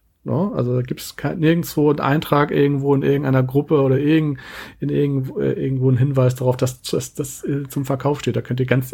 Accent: Hamburg, Germany; Ich komme aus Hamburg und Umgebung.

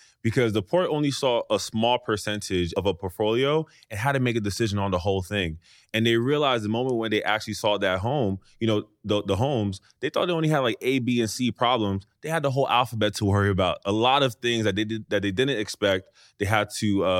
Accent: New York, United States; And, you know, I'm from New York as well. Got a chance to sit down with Ella. Ella's Haitian. I'm Haitian as well.

